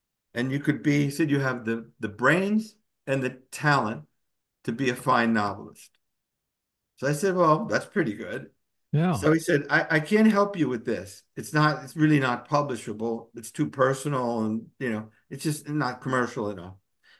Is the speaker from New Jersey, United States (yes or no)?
yes; Newark, New Jersey, United States; I grew up in Newark, New Jersey.